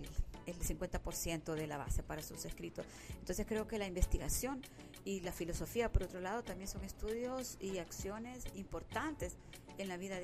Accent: Danlí, El Paraíso, Honduras; yo soy de Daní, El Paraíso, un departamento, uno de los 18 departamentos de Honduras, y tuve la fortuna, pues, de nacer en un hogar en el que mis padres eran maestros

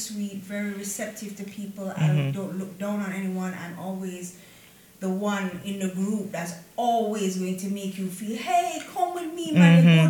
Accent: Jamaica; And as I said, as Jamaican women, I don't know if it's unfortunate or fortunate, but we've had to grow this way.

